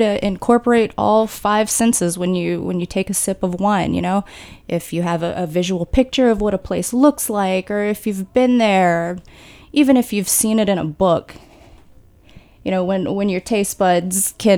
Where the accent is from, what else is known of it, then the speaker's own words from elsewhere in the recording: Houma, Louisiana, United States; also born or lived in San Francisco; But I am from Houma, Louisiana. Okay. Which is a smaller city about 60 miles south of New Orleans.